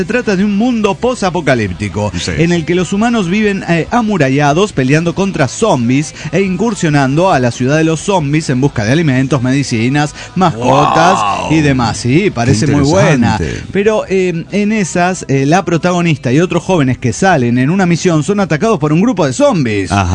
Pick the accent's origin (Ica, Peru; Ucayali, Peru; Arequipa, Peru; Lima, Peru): Lima, Peru; Soy la renegada de Lima, Perú.